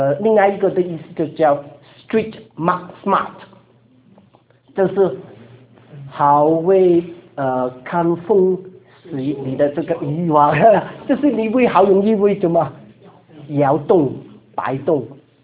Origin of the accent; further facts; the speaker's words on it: Guangdong, China; accent: Cantonese; 我们广东话就是怎么说啊？